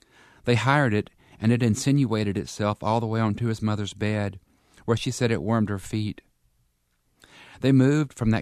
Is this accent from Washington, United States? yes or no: no; Dickinson, Alabama, United States; And I grew up in Dickinson, Alabama, which itself was a hamlet.